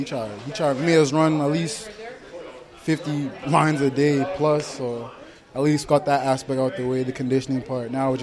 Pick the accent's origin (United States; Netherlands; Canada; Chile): Canada; Calgary, Alberta; Life back home, it's simple. It's fun.